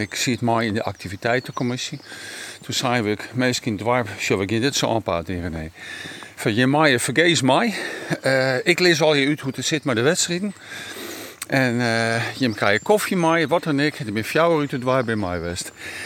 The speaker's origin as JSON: {"language": "Dutch", "town": "Sneek", "region": "Friesland", "country": "Netherlands", "tie": "born or raised there", "said": "Ik kom echt uit de Griffemeerde Laag. Dat wie in Snits toen nog heel sterk."}